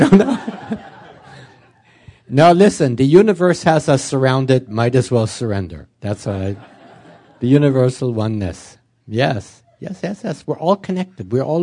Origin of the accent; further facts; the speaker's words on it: Oklahoma, United States; I believe it or not, I grew up in Oklahoma. I'll explain the accent. I grew up in Oklahoma in a Methodist family.